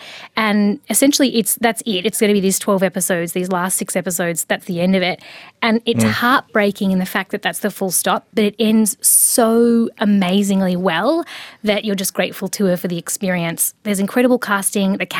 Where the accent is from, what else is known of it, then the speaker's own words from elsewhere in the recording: Australia; that if you do get a chance to look at it more closely are incredibly compelling as an Australian.